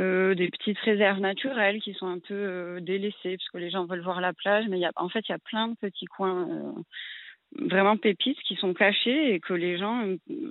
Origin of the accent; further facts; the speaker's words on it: Toulouse, Occitanie, France; now in Cap-Ferret, France; Alors moi, je suis toulousaine, donc je triche un peu